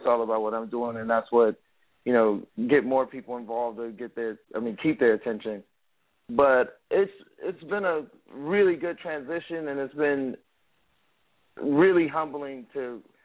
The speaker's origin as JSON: {"language": "English", "town": "Gary", "region": "Indiana", "country": "United States", "also_born_or_lived": "St. Paul, Minnesota", "said": "I'm originally from Gary, Indiana, lived in Minnesota as well, St. Paul"}